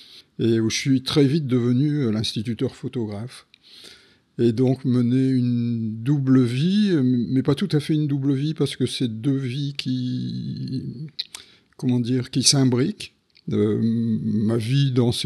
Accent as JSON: {"language": "French", "region": "Hauts-de-France", "country": "France", "tie": "born there", "said": "je suis né dans les Hauts-de-France et c'est vraiment une terre qui m'intéresse. Pas seulement parce que j'y vis"}